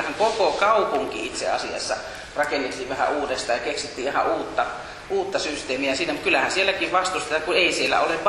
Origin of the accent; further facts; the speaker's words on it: Porvoo, Uusimaa, Finland; mä joudun pitämään omassa kotikaupungissani Porvoossa esitelmän Guggenheimista.